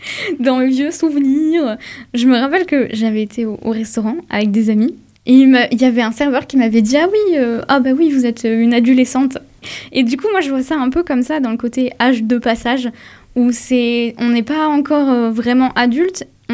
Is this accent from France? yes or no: yes; Marseille, Provence-Alpes-Côte d'Azur, France; comme je viens de Marseille aussi de base. Je pense, comme on vient d'une grande ville et qu'après on est venu sur une petite ville